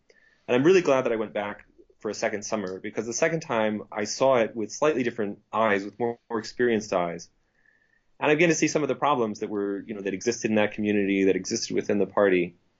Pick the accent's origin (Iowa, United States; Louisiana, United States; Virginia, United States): Iowa, United States; also born or lived in Stanford; I grew up in Iowa and did well in school and so on, and ended up going to Stanford to do my undergraduate work